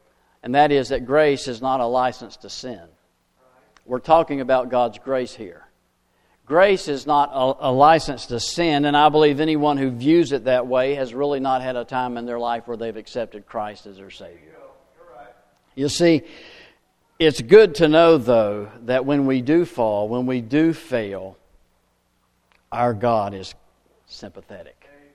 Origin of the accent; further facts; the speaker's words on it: Jacksonville, Florida, United States; I enjoy hearing an old-time preacher I've heard growing up in Jacksonville a number of times, Harold Clayton out of Texas.